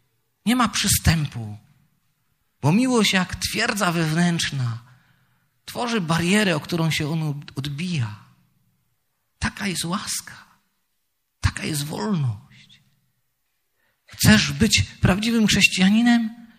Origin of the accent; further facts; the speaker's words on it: Jaworzno, Silesian Voivodeship, Poland; Kiedyś przed laty w mieście obok, w Jaworznie, skąd pochodzę, miałem takie trudne doświadczenie duchowe.